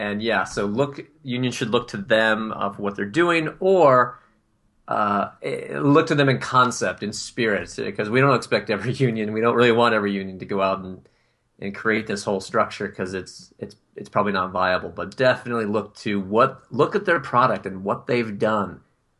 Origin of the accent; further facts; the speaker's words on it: Oregon, United States; See, I grew up in Oregon, and we have cheese of our own there.